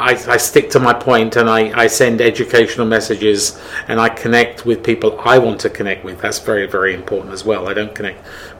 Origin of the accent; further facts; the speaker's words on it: England, United Kingdom; accent: English; now in Canada; And people do like my English accent and my British sense of humor, which can be a bit weird sometimes mm-hmm. here in Canada.